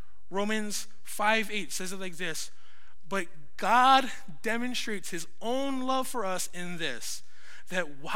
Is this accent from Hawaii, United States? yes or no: yes; Hawaii, United States; growing up in Hawaii, we all have an idea of what leprosy is because of Molokai and Father Damien.